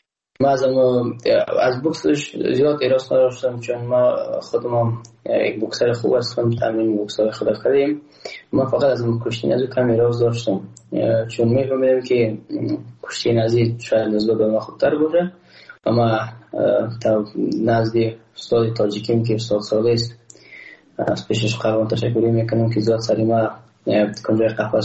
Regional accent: Afghanistan; من تاجک نیستم، احساس کنم ما روش بلک پرشتی نیستم، ما یک افغان هستم

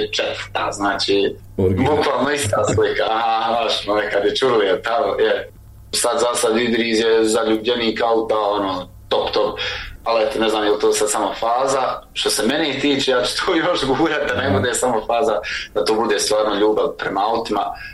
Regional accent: Bosnia & Herzegovina; now in Switzerland; Sa Idrizom smo u stvari došli iz Bosne do Švicarske, znaš, znači sa njim smo opet veliko putovanje, 10 dana smo putovali.

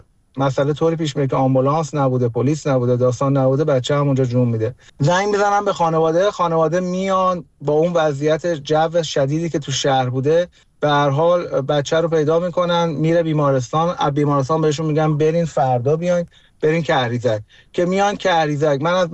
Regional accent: Iran; ما توی ایران بزرگ شدیم. از اون زمانی که من به دنیا اومدم خب انقلاب شده بود

